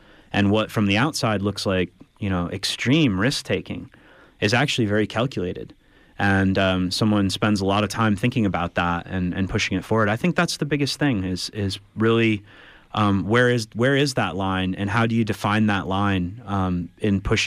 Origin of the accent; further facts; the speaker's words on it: Lake Michigan, United States; I grew up on Lake Michigan on the water.